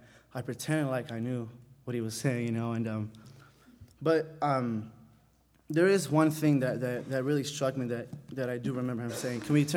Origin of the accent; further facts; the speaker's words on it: Cathedral City, California, United States; now in Upland, United States; So I'm 19. I was born in Cathedral City. I mean, Palm Springs, was raised in Cathedral City until I was 18. Moved out here 7 months ago to Upland.